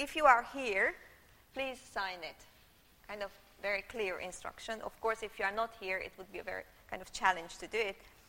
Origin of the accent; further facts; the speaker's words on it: Hungary; English is a second language; now in Finland; I'm not a Finn. Nope. I'm from Hungary, so I'm a Hungarian in a way, yeah.